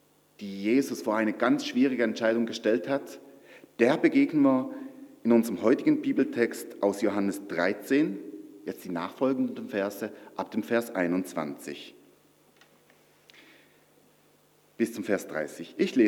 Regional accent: Switzerland; now in Germany; Ich bin ja Schweizer, von daher habe ich kein Wahlrecht hier in Deutschland.

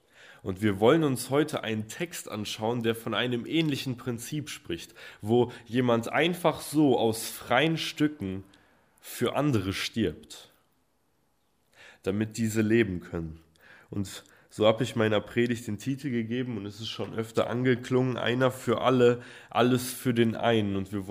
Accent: North Rhine-Westphalia, Germany; Ursprünglich komme ich aus der Nähe von Bielefeld, also ein bisschen weiter weg eigentlich.

